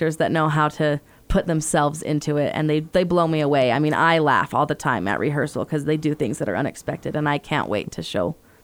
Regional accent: Utah, United States; also born or lived in Blanding, Utah; Yeah, so I'm actually from Utah County. My husband and I both grew up there. And then for the past 10 years, I've been teaching in Blanding at San Juan High School.

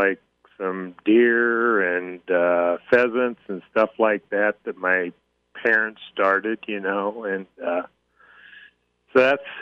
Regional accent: State Center, Iowa, United States; Well, I grew up here in State Center on our family farm here.

